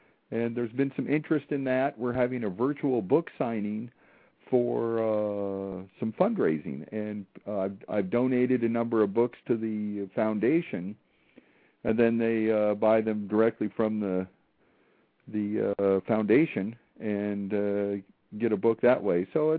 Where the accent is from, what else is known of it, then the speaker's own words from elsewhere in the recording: Oregon, United States; Here in Oregon, yeah.